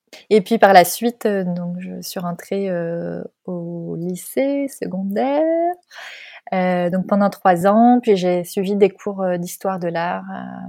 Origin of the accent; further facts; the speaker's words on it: Normandy, France; Ben, je suis née en Normandie, en France.